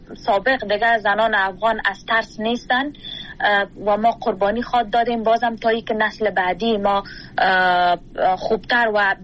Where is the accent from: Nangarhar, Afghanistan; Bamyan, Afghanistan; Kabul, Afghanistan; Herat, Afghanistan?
Kabul, Afghanistan; moved away; ما مکلف و مجبور برازی شدیم که باید شهر کابل را یا افغانستان را رها بکنیم به خاطر زنده ماندن خود.